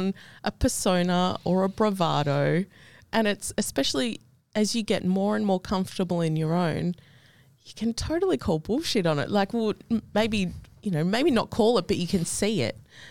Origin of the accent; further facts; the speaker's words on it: Kiribati; now in Australia; I'm here as an Australian representative but as a kiribati writer.